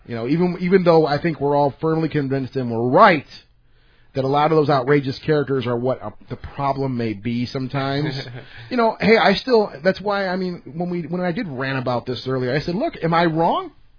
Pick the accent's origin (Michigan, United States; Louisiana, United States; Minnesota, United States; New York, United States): Michigan, United States; Detroit; Well, we have gang signs too because we're from Detroit.